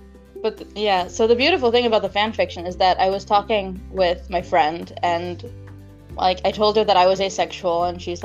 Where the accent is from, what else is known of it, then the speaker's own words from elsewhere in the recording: United States; moved away; I used to live in the United States. I am American, and my family moved here, I think, almost 7.5 years ago.